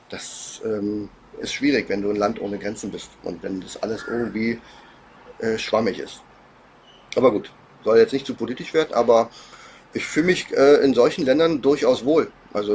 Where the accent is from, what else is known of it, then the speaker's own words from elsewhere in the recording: Germany; now in Thailand; wenn die dann wissen, dass ich aus Deutschland komme